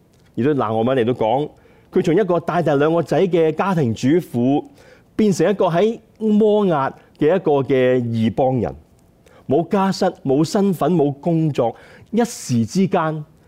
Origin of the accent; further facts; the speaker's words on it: Guangdong, China; 就好像我们广东人说顺德是什么鱼米之乡的意思